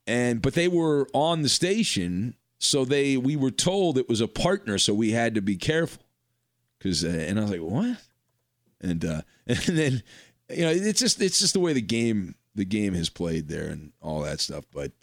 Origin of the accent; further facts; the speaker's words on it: California, United States; I grew up in Orange County, so I watched the Angels too and the Dodgers.